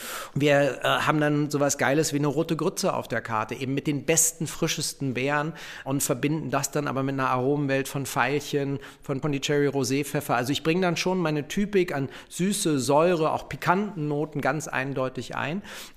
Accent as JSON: {"language": "German", "region": "Berlin", "country": "Germany", "said": "Ich als Wessi habe halt da immer so ein bisschen neidisch hingeguckt von unserem Funkturm aus"}